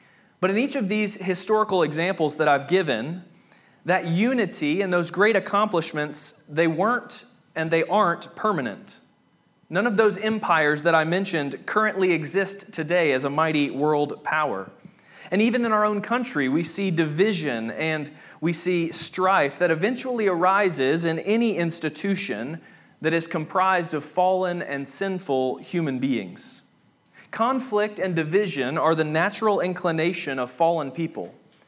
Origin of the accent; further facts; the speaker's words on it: Rock Hill, South Carolina, United States; I grew up in Rock Hill, South Carolina, not far from here, and my parents still live there